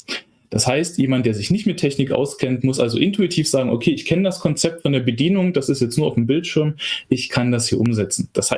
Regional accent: Leipzig, Saxony, Germany; ich komme aus Leipzig, da wo die meisten von euch, glaube ich, jetzt am liebsten auch wären

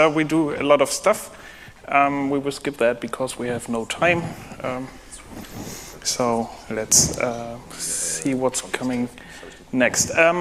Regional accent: Kiel, Schleswig-Holstein, Germany; I'm from Kiel, which is about an hour north from here.

